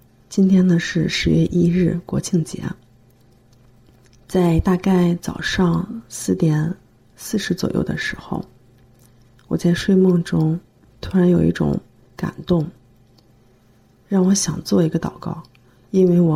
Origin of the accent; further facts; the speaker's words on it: Henan, China; 我从小在农村长大